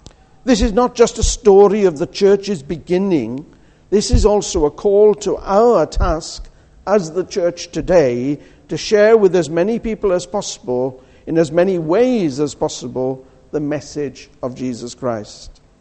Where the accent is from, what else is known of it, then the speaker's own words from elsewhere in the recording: Wales, United Kingdom; I'm Welsh, as you probably gathered by now.